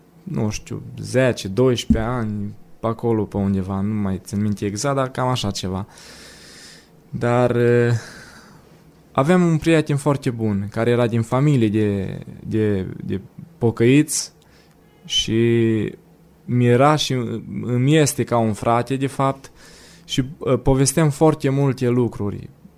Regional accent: Motru, Gorj County, Romania; born there; now in Stâna, Romania; am 29 de ani, m-am născut în Motru Gorj, dar locuiesc în Stâna, județul Salaj, provin dintr-o familie de ortodoxi.

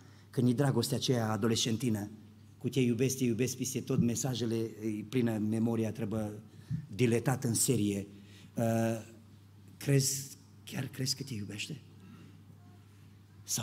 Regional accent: Romania; Noi suntem români.

